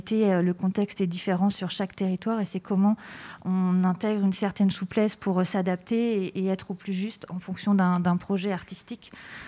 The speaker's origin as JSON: {"language": "French", "town": "Châteauroux", "region": "Centre-Val de Loire", "country": "France", "tie": "born there", "said": "Alors j'ai commencé dans ma ville natale à Châteauroux."}